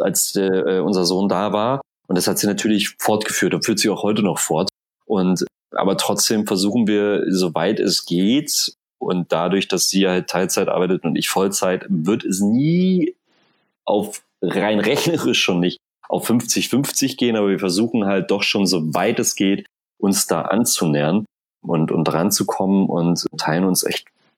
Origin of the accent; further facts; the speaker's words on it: Tangerhütte, Saxony-Anhalt, Germany; genauso wie meine Mutter in meiner Heimatstadt Tangerhütte gearbeitet haben